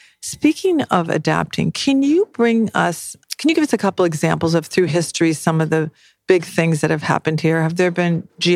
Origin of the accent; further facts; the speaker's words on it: California, United States; my family was like, you're going to the hotspot of Florida where people aren't so strict, because I'm from California, where you're like, boom.